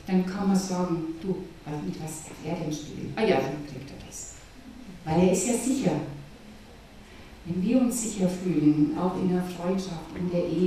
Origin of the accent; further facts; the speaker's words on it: Germany; now in Austria; als Deutsche in Österreich ist das noch ein bisschen schwieriger